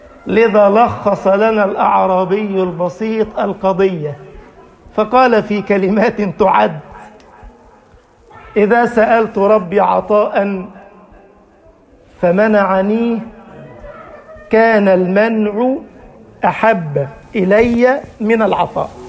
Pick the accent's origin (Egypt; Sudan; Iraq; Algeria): Egypt; واجعل بلدنا مصر أمنا أمانا، سخاء رخاء